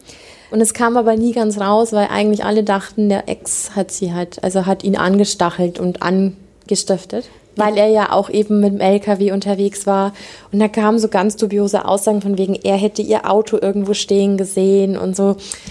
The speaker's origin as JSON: {"language": "German", "region": "Bavaria", "country": "Germany", "said": "ich komme aus Niederbayern, da ist ja, weißt du, da fährst du über Stock und Stein und über Felder."}